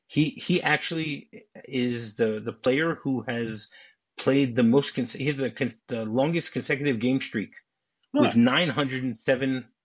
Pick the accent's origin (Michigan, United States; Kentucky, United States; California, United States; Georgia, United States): Michigan, United States; Detroit; as I mentioned numerous times, I grew up in Detroit.